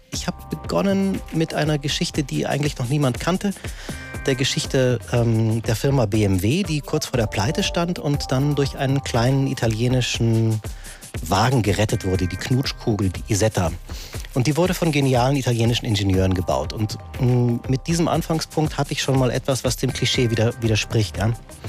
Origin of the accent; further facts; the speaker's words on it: Munich, Bavaria, Germany; born there; ich bin in München geboren und die meisten in meiner Familie sind in München geboren, aber kommen ursprünglich von woanders her.